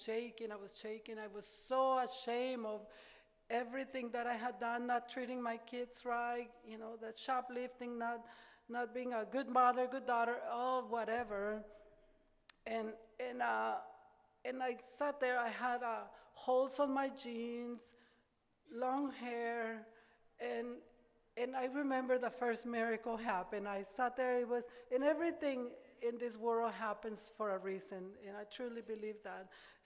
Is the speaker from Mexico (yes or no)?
yes; Mexico; English is a second language; I'm from Mexico, I can't speak the language.